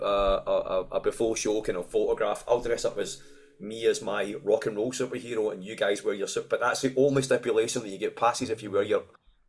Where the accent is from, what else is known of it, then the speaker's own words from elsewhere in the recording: United Kingdom; because we're British guys, and America was the moon to us growing up.